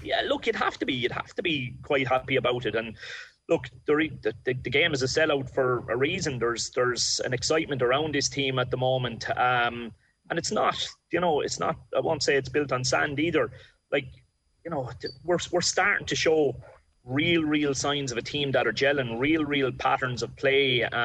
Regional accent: Ireland; But I suppose I'm saying it as an Irish, sometimes what I was going to call myself a working Irish coach.

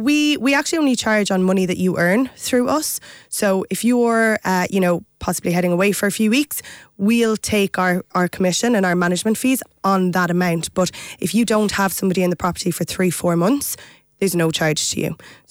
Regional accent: Limerick, Munster, Ireland; I'm from Limerick, so I'd love to get us down to the Treaty City myself.

